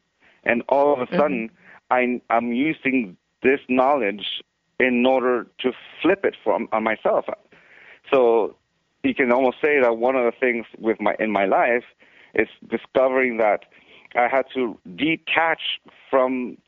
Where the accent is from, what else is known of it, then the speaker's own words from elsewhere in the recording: United States; born there; when I lived in Mexico, I was born in the States, but I lived briefly in Mexico.